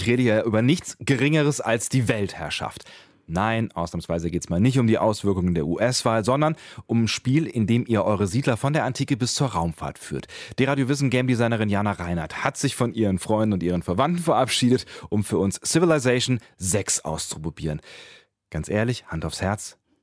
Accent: Aachen, North Rhine-Westphalia, Germany; Meine Heimatstadt

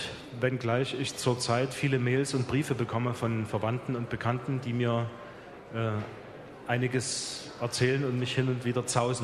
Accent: Dresden, Saxony, Germany; mit dem ich mich immer auch als Dresdner und zwangsläufig auseinandergesetzt habe.

